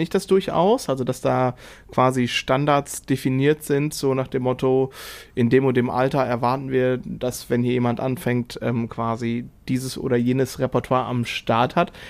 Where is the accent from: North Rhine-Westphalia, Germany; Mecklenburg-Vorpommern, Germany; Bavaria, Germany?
North Rhine-Westphalia, Germany; Dortmund; ich komme aus Dortmund und in dem Vorort, wo ich wohne, da ist das Trainingslager vom BVB.